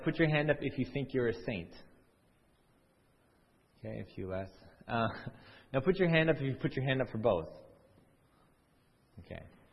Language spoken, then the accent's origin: English; Alberta, Canada; I'm from Alberta, if you didn't know